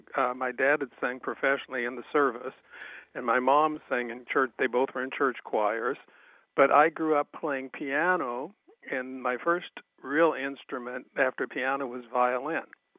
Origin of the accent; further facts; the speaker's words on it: Springfield, Missouri, United States; Well, I'm from Springfield, Missouri